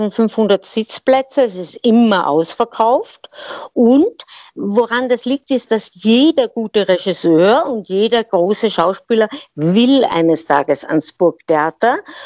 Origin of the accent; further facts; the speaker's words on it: Austria; born there; Ja, genau. Ich habe Doppelstaatsbürgerschaft. Österreich und Schweiz.